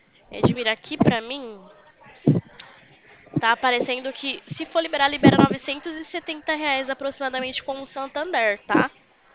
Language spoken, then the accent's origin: Portuguese; Limeira, São Paulo, Brazil; Eu sou de Limeira também, viu?